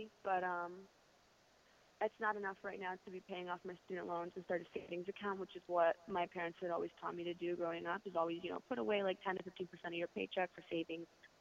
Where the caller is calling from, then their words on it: Brooklyn, New York, United States; I'm calling from Brooklyn.